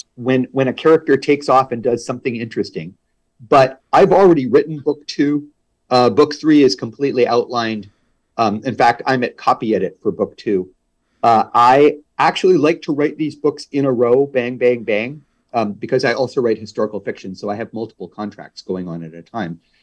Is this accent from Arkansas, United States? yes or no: no; Rochester, New York, United States; But when you're from upstate New York, and I'm from Rochester, it's not that much of a change across the border. We spell defense with a C even in upstate New York.